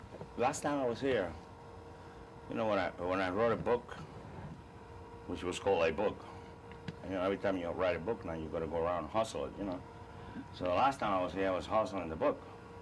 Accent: Cuba; You know, my dad was mayor of my hometown in Cuba.

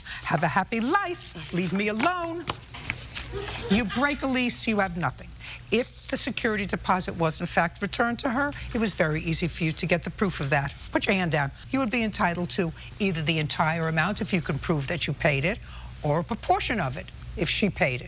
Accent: Brooklyn, New York, United States; Well, I'm from Brooklyn, but if I were coming to court, I would get a letter from the landlord.

